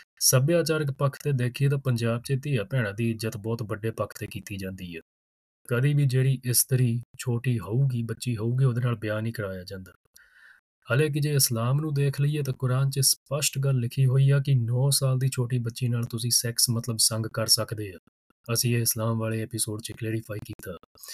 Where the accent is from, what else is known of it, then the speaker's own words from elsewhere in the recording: Punjab, India; ਹਾਂ, ਇੰਨਾ ਸੀਗਾ ਕਿ ਅਸੀਂ ਪੰਜਾਬ ਦੇ ਆ, ਅਸੀਂ ਪੰਜਾਬ 'ਚ ਰਹਿੰਦੇ ਆ, ਤਾਂ ਸਾਡਾ ਇਸ ਧਰਤੀ ਨਾਲ ਲਿੰਕ ਆ